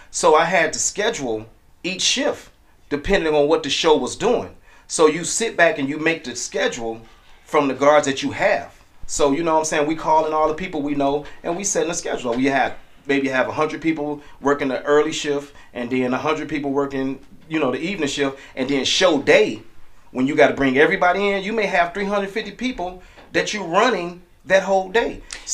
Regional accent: Chicago, Illinois, United States; You know, I'm from Chicago, and it's like, I'm not going to let you not have, but I'm going to show you how to go get because I want you to follow my lead.

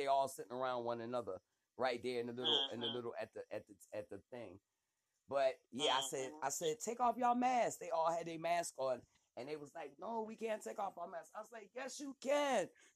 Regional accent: Philadelphia, Pennsylvania, United States; I was like, I'm from Philly.

